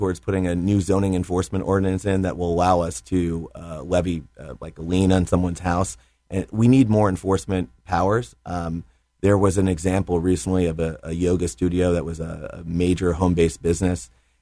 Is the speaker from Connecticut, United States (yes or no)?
yes; Fairfield, Connecticut, United States; I grew up in Fairfield. Fairfield isn't what Fairfield was 20 years ago